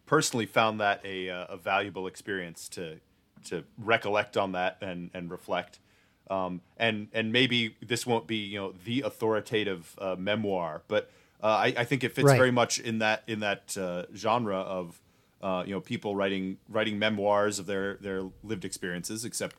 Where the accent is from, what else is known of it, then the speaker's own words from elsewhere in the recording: Connecticut, United States; I know growing up in Connecticut, it seemed like there was a hurricane hit pretty much once a generation